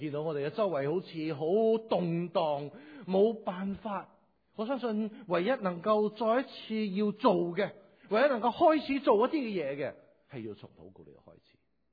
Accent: China

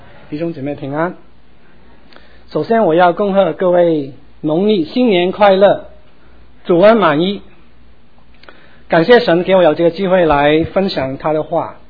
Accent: Hong Kong; now in United States; 在我1973年的时候，我们一家也从香港移民到美国，当时我们也在寻找这个美国梦，我们希望可以得到一个更好的生活。

